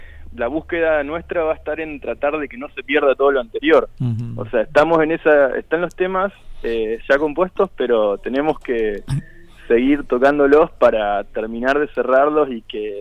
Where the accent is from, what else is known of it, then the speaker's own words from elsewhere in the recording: Argentina; somos los argentinos.